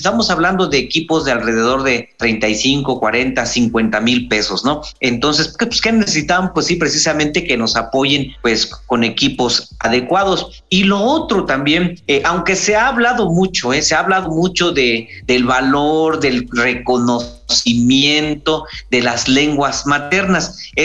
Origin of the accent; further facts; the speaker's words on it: Mexico; first language Mazatec; Spanish is a second language; nuestra lengua materna, en este caso la lengua mazateca, se está perdiendo en las nuevas generaciones